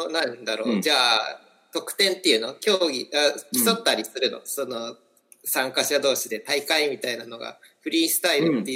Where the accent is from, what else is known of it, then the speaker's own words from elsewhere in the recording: Kawasaki, Kanagawa, Japan; 転勤族で、まあ、前ここに喋らせてもらった時に、神奈川県川崎市育ちって話したと思うんですけど、小学校1年生の時にそう川崎市に引っ越してきた